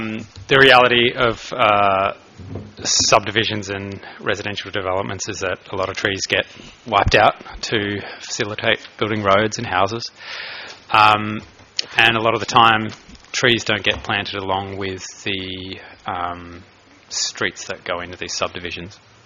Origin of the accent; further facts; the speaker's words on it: Huntingfield, Tasmania, Australia; from Huntingfield.